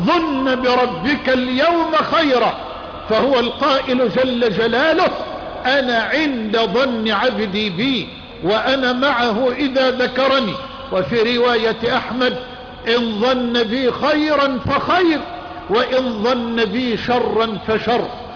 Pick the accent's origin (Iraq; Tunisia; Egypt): Egypt; وأسألك يا سيدي أن ترفع عن بلدنا مصر الغلاء والوباء والبلاء